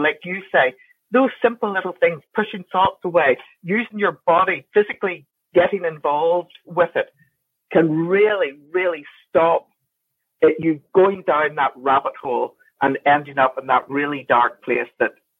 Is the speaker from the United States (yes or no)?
no; Northern Ireland, United Kingdom; So if you haven't already guessed from my accent, I'm from Northern Ireland.